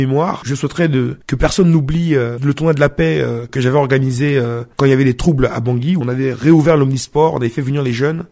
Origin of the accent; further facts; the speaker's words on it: France; Nous avons grandi ensemble en France.